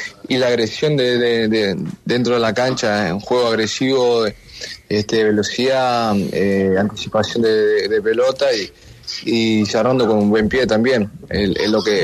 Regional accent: Uruguay; que como uruguayo vamos a dejarlo todo como siempre

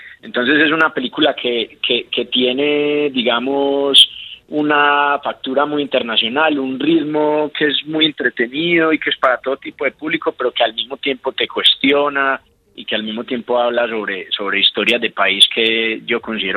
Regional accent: Colombia; nosotros como colombianos no la entendemos

